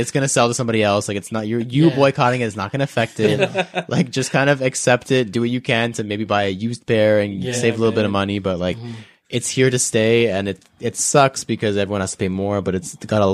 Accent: Canada; as a Canadian sneakerhead who's been doing it for 10 years now

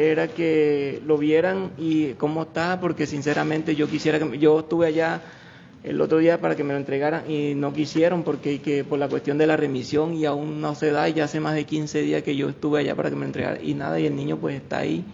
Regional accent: Río Viejo, Bolívar, Colombia; now in Valledupar, Colombia; Yo soy de Río Viejo, Bolívar.

